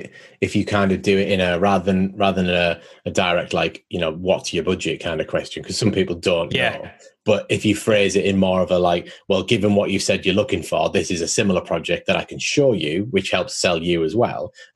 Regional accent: United Kingdom; I think especially being British

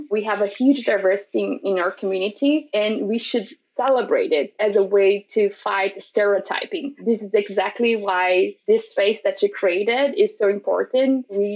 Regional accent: Brazil; English is a second language; Growing up in Brazil, I don't know how you felt, but I felt just a Brazilian.

